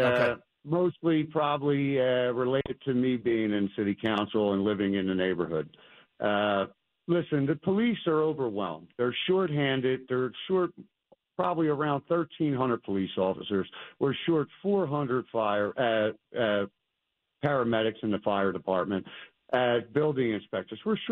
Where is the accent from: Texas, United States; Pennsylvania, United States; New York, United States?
Pennsylvania, United States; Philadelphia; born there; I mean, I know I was born in South Philly.